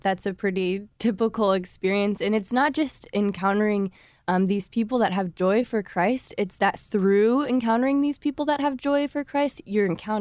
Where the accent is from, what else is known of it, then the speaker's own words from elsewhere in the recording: Normal, Illinois, United States; I grew up in Illinois.